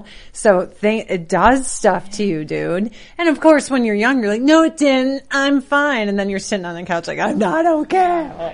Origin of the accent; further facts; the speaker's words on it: Illinois, United States; We're both from Chicagoland.